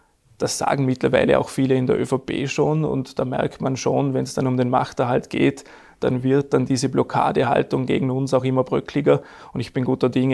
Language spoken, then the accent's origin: German; Vorarlberg, Austria; mich als Vorarlberger Politiker